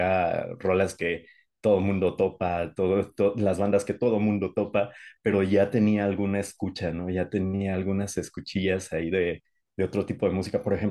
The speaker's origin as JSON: {"language": "Spanish", "town": "Paracho", "region": "Michoacán", "country": "Mexico", "tie": "born or raised there", "said": "En mi pueblo, aquí en Paracho, no había nada de cuestiones de metal, de rock en la radio"}